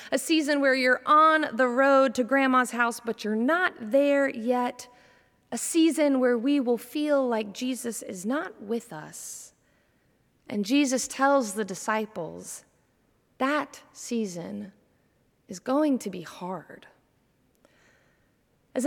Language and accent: English; Jacksonville, Florida, United States; When I was a kid growing up in Jacksonville, Florida, my grandparents lived about 30 minutes south of us in a community called Orange Park.